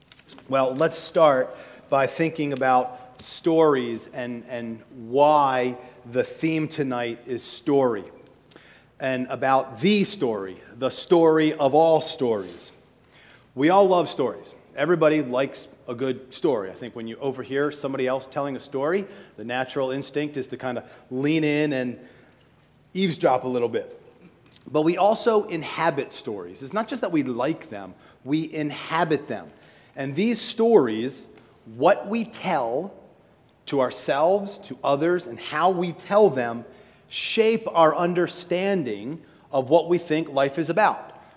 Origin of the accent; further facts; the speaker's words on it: United States; born there; Even though my grandparents were born in other countries, I was born in America.